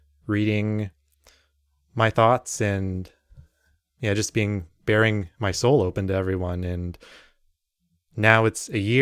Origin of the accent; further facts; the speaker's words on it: Mississauga, Ontario, Canada; in my hometown of Mississauga